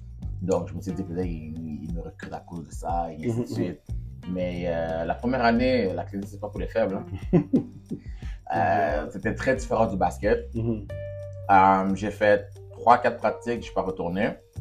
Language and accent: French; Gatineau, Quebec, Canada; also born or lived in Montreal / Ottawa; J'ai grandi à Gatineau. Ottawa, Gatineau. Donc, je suis né à Montréal seulement. Donc, évidemment, de très, très, très jeune âge, mes parents décidaient de déménager de Montréal à Ottawa.